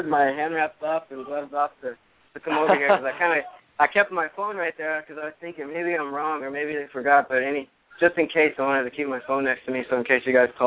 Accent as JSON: {"language": "English", "region": "Virginia", "country": "United States", "tie": "born or raised there", "said": "I began wrestling when I was about 10 years old in Virginia, and wrestled all the way up through high school."}